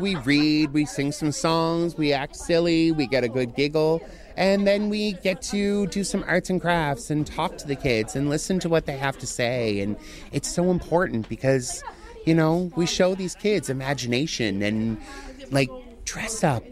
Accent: Cape Breton, Nova Scotia, Canada; now in Halifax, Canada; I'm a drag performer. I've been doing it for over 20 years, and I'm originally from Cape Breton, and now make home in Halifax.

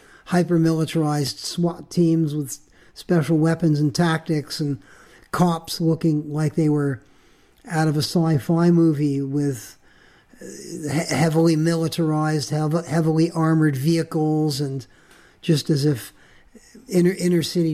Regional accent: Queens, New York, United States; I grew up in Queens.

